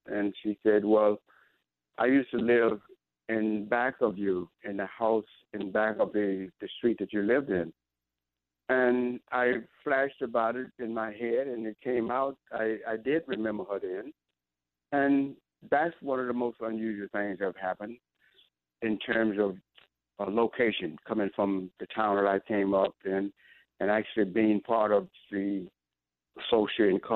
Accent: Leland, Mississippi, United States; So I would define my growing up in Mississippi and upbringing as a pretty secure and refined one.

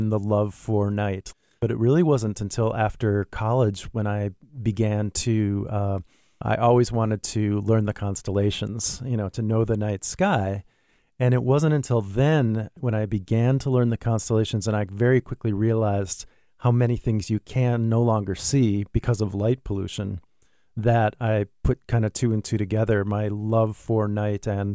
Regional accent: Minnesota, United States; I think it came from growing up in Minnesota and having a cabin in the north part of the state on a lake.

